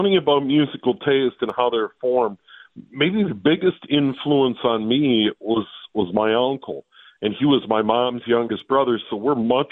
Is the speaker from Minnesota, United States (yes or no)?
yes; St. Paul, Minnesota, United States; for a little kid growing up on Maryland Avenue in St. Paul, you know, that first listen to … I remember that.